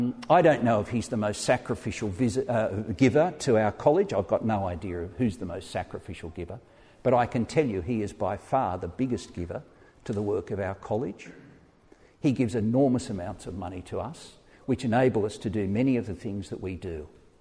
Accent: England, United Kingdom; In our culture, we're very English. We don't open conversations.

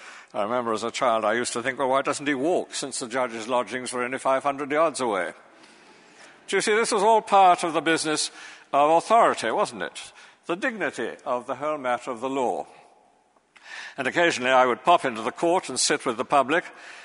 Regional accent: Lewes, South East England, United Kingdom; I was brought up in Lewes, which is a county town, and the assizes are held there

